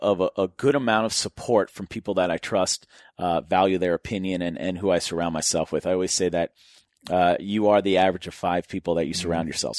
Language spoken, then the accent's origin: English; Newton, Massachusetts, United States; I used to drive around and look at houses in my neighborhood that I grew up in Newton, Massachusetts.